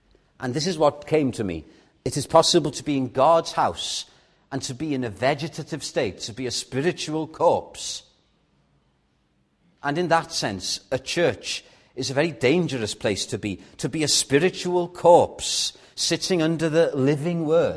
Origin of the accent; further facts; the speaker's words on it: Llandudno, Wales, United Kingdom; the church in Llandudno, my hometown